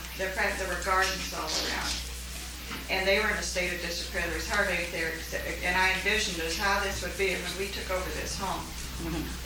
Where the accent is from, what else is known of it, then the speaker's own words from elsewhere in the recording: the South, United States; I grew up in the South, and I could see an old Southern plantation from my home.